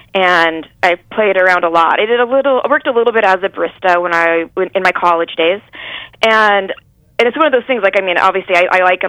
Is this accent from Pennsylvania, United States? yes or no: no; Portland, Oregon, United States; Well, I was born in Oregon, and I spent most of my life, other than a year in Finland, here.